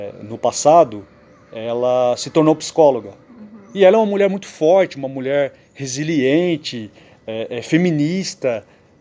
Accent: Salto, São Paulo, Brazil; Eu sou de uma cidade daqui do interior de São Paulo, né? Uma cidade chamada de Salto.

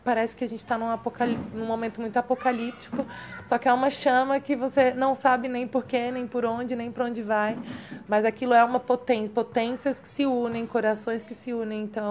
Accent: Brasília, Federal District, Brazil; e eu sou de Brasília

